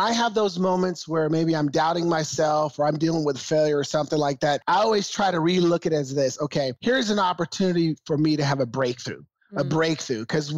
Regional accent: Portland, Oregon, United States; You know, as growing up in Northeast Portland, Nick, one of the things that drove me is I wanted to change my circumstances.

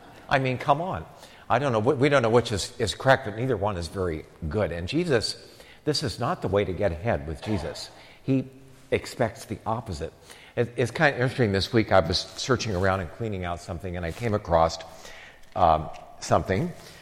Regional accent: Akron, Ohio, United States; I grew up in Akron, Ohio. Every one of my grandparents worked for a different rubber company.

